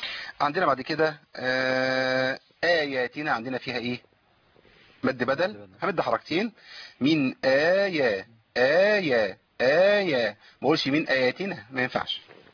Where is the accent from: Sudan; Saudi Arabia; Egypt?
Egypt; في بعض الطرق اللي مش مقروه بيها هنا عندنا في مصر